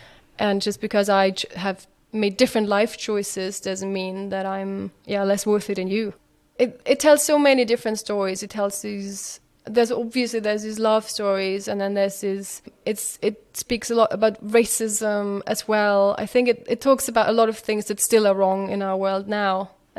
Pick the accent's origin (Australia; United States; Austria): Austria; Linz, Upper Austria; then I joined something which is called, or was called back then, Kinder Musical Company, KMC, where I grew up in Linz.